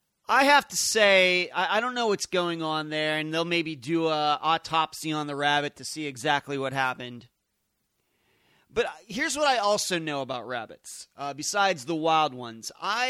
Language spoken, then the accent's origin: English; Leechburg, Pennsylvania, United States; the rabbits that I grew up around in Pennsylvania, in Leechburg, Pennsylvania, which is kind of a out in the middle of nowhere in Pennsylvania, I guess.